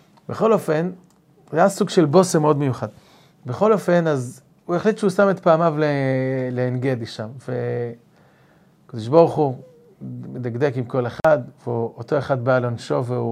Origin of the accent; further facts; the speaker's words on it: Haifa, Haifa District, Israel; כחיפאי אני יכול להעיד שזה 947